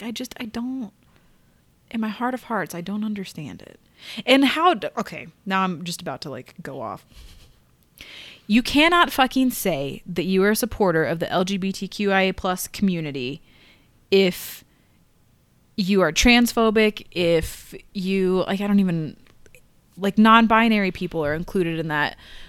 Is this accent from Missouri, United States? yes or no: yes; Wardsville, Missouri, United States; I never encountered it growing up in Wardsville, Missouri, because people just don't talk about it.